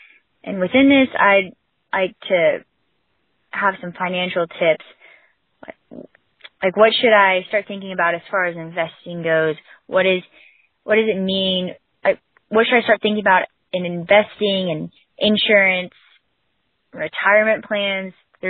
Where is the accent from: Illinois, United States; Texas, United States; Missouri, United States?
Texas, United States; I'm from Texas.